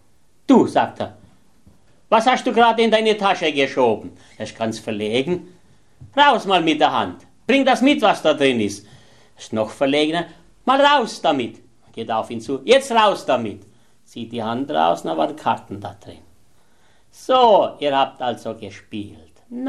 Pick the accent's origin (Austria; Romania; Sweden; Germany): Germany; Baden-Württemberg; Da bei uns in Württemberg, da hat es einen Pfarrer gegeben